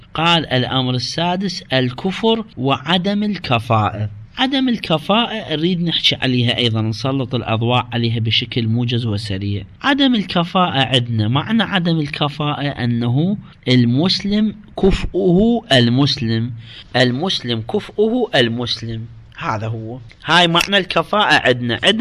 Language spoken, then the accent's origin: Arabic; Iraq; إحنا عندنا في العراق يعني عندنا المسيح موجودين بكثرة والصابئة،